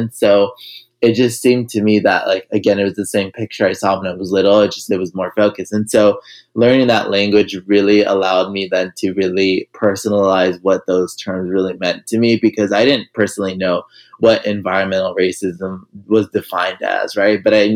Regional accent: Los Angeles, California, United States; I grew up here in Los Angeles, California, formerly known as Tongvilan. And so, you know, for me, growing up as a low-income, first generation from an immigrant family, my parents had immigrated from Mexico in the 1980s.

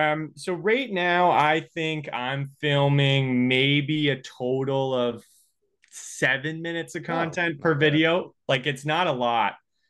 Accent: Niagara, Ontario, Canada; So I grew up in Niagara, and okay.

